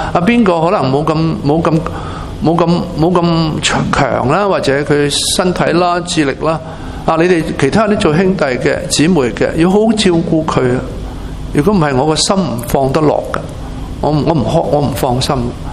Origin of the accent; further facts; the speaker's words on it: China; 就好似我哋中国人所讲嘅人之将死，其言也善。